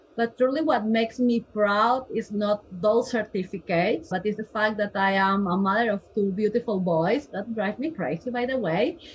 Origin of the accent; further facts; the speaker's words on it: Peru; English is a second language; moved away as an adult; now in United States; I am originally from Peru, so I am a Latin girl. Even my last names, they don't show it, but probably my accent, yes. I did geriatrics in Peru, and I worked for 10 years there. And then I met the love of my life, and I moved to the U.S.